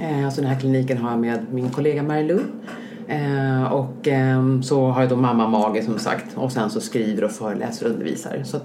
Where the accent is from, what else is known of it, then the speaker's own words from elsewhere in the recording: Stockholm, Stockholm County, Sweden; Jag är uppvuxen här i Stockholm